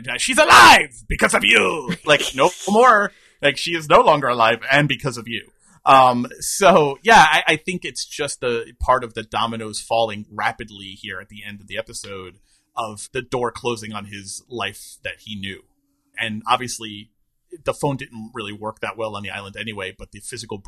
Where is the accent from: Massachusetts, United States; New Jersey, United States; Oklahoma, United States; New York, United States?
New York, United States; watching Twilight Zone marathons on the 4th of July weekend on Channel 11 growing up in New York.